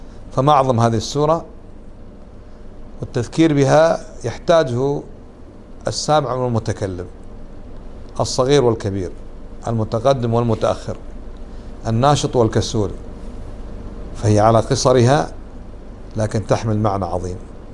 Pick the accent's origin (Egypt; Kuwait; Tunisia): Kuwait; هذه من البدع، كانت عندنا في الكويت كما الآن في السودان، احنا الحمد لله تقريبا انقرضت